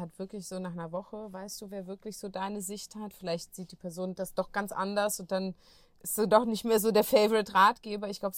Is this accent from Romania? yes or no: no; Russia; bei uns in Russland sagt man Pripisdon